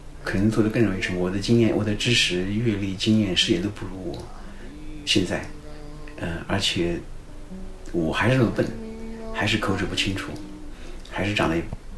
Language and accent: Chinese; Xinjiang, China; also born or lived in Hunan; 我不会说任何一种方言。那你我小时候在新疆，后来回湖南，他讲到我湖南话我听不懂，他们说我是北方垮子，我真把自己定为这个北方人